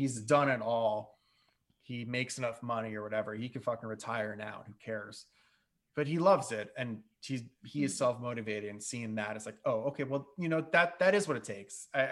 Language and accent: English; New York, United States; I've had all the benefits of the world of growing up in Westchester and doing all that shit and going to NYU.